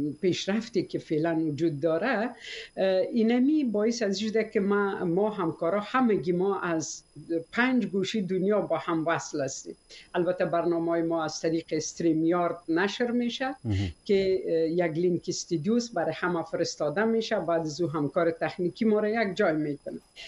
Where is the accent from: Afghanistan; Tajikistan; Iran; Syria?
Afghanistan; moved away as an adult; also born or lived in Tashkent; now in United States; ما امرای خدا بیامرز شوهرم و چهار دختر عزیزم سال 1992 از افغانستان برآمدیم و آمدیم تاشکند. مدت 14 سال در تاشکند زندگی کردم. بعد از او سال 2004 با اساس ازی که پناهنده سیاسی بودیم آمدم امریکا.